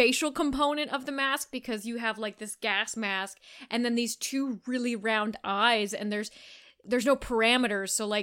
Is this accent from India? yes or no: no; Canada; sound more Canadian than we sound Canadian, and I appreciate it.